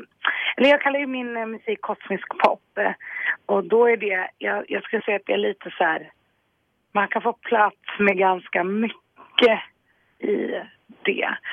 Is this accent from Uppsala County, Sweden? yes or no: no; Stockholm, Stockholm County, Sweden; Jag är från Stockholm. Har mitt ursprung i Kurdistan. Eller mina föräldrar är kurder.